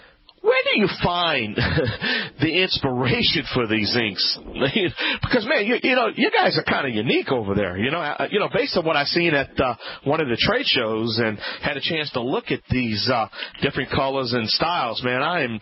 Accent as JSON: {"language": "English", "region": "Louisiana", "country": "United States", "said": "That's right, I am the Cajun man, the Cajun King"}